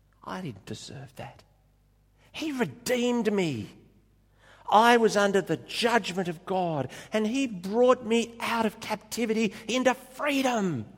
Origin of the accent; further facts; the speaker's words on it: Australia; born there; because I was born in Australia and not in the Sudan.